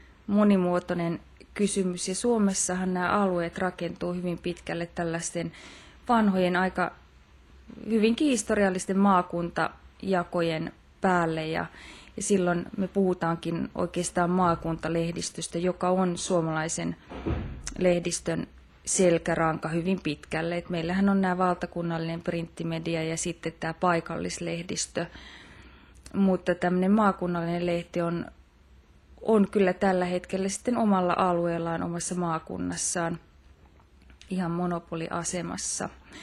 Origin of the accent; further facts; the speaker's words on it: Tampere, Pirkanmaa, Finland; also born or lived in Brussels; now in Tallinn, Estonia; kun mä oon asunut Tampereella, ja olen sieltä kotoisin ja sitten olen opiskellut myös Turun yliopistossa ennen kuin siirryin Helsinkiin. Ja myöhemmin sitten nyt olen asunut myöskin Brysselissä ja tällä hetkellä Tallinnassa